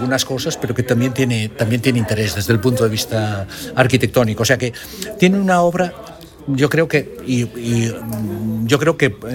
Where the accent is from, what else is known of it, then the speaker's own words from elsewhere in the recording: Galicia, Spain; un poco diríamos como buenos gallegos, que depende, ¿no?